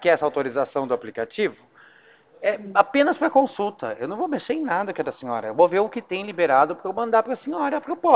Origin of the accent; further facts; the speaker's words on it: Itapetininga, São Paulo, Brazil; Eu sou aqui de Tapetininga.